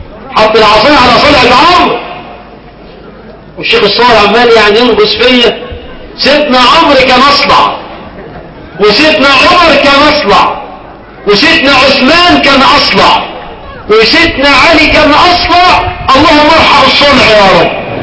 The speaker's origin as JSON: {"language": "Arabic", "country": "Egypt", "said": "بلدنا مصر"}